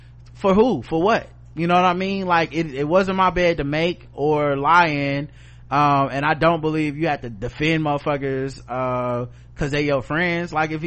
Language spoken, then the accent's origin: English; Canada; So while I'm a Canadian, I had my Thanksgiving a month ago.